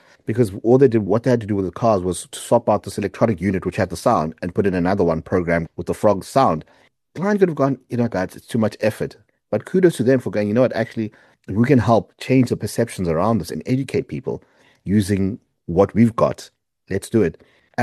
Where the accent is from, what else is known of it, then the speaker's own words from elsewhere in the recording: South Africa; I'm from South Africa.